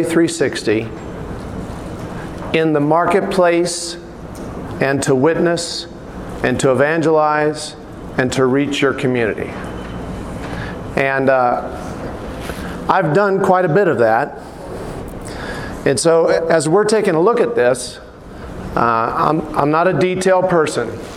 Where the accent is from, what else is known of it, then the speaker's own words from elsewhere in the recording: Denver, Colorado, United States; now in Billings, United States; I'm a Westerner, born and raised in Denver, graduated from Boulder High School.